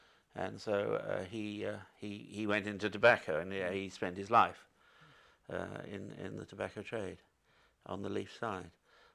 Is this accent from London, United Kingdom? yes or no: yes; Sutton, London, United Kingdom; born there; I was born in Sutton, Surrey, in 1926, July the 29th.